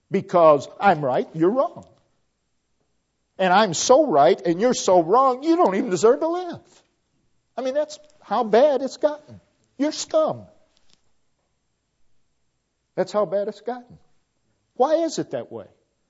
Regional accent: United States; I'm not ashamed that I grew up in America I grew up in.

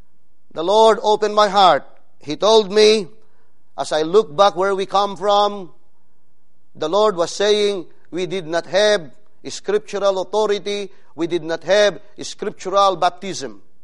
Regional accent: Philippines; I am a Filipino pastor.

